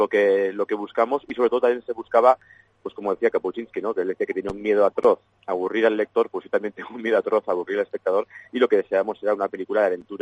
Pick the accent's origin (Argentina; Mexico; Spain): Spain; Basque Country; porque soy el primer vasco que lo consigue